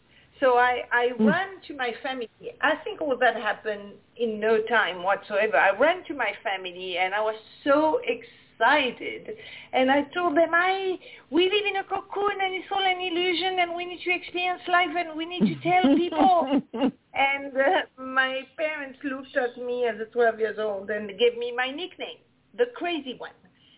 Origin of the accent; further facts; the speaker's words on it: Casablanca, Casablanca-Settat, Morocco; English is a second language; moved away; also born or lived in Paris / England / Los Angeles / Washington, D.C.; I was born in Africa, brought up in Casablanca, Morocco. Then I went for 1 year in Paris, and then I went to England, and then I went to Los Angeles, Washington, D.C., New York.